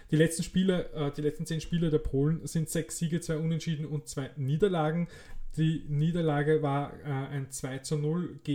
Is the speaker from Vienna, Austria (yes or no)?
yes; Vienna, Austria; aber es ist keine Gmade Wiesen, wie man bei uns in Wien sagt